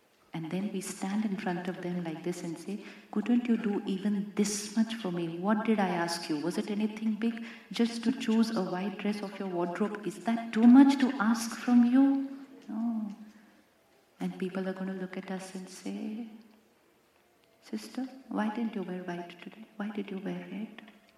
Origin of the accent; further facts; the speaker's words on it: India; now in United States; I came all the way from India to meet you.